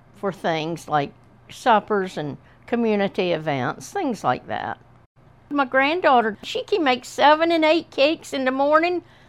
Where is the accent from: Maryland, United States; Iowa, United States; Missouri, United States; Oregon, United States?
Maryland, United States; Smith Island; born and raised on Smith Island, and I've always grew up making the traditional Smith Island cakes.